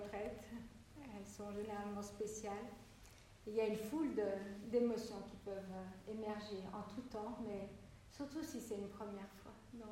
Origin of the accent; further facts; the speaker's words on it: Switzerland; moi, je viens de Suisse. Donc, je ne suis pas française, je suis suissesse.